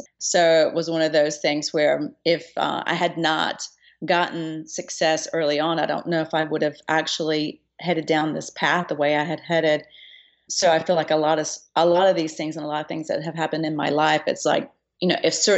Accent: Pink Hill, North Carolina, United States; I move away from Pink Hill, my hometown, and I start getting this vibe that tobacco farming is bad.

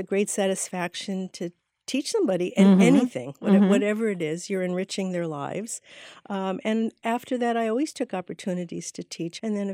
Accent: Connecticut, United States; My father's brother married a woman who was born and raised in Paris, and she had a gigantic influence on my life from the time I was very small. I grew up in Connecticut.

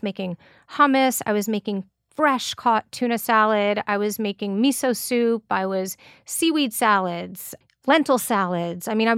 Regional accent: Westchester, New York, United States; No, I'm originally from Westchester, actually.

